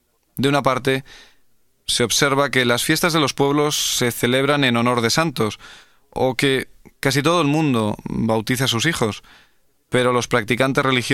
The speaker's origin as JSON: {"language": "Spanish", "town": "Barcelona", "region": "Catalonia", "country": "Spain", "said": "soy de Barcelona, España."}